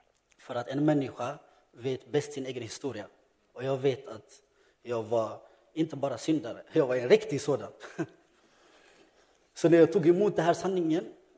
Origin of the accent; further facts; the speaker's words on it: Ethiopia; Eller för att jag är från Etiopien så jag får ingång från den kulturen.